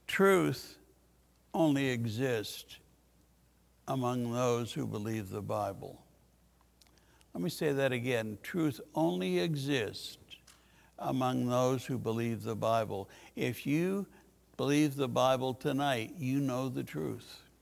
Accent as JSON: {"language": "English", "country": "United States", "said": "I like living. I like being an American. I like living in America."}